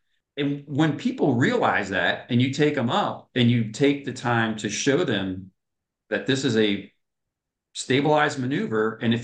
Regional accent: New Jersey, United States; We're also all from New Jersey.

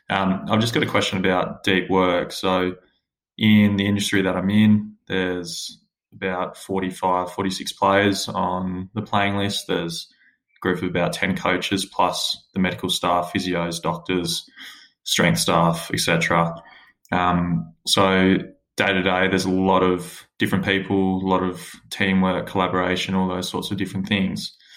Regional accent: Australia; I'm from Australia

